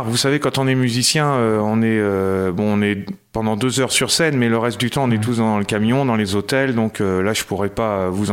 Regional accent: Poitiers, Nouvelle-Aquitaine, France; C'était dans la région de Poitiers, parce qu'on est de Poitiers, ouais.

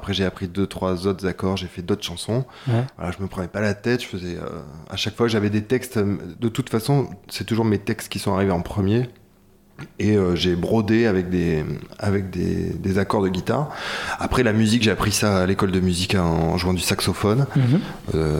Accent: Périgueux, Nouvelle-Aquitaine, France; born or raised there; now in Bordeaux, France

